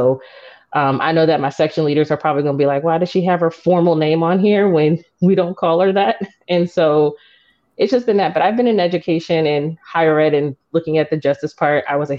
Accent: Wichita, Kansas, United States; So I'm originally from Wichita, Kansas.

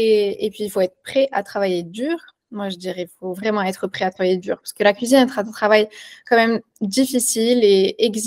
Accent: Morocco; now in Paris, France; je suis née, j'ai grandi au Maroc, où j'ai été, comme toi, marquée par les grands festins familiaux

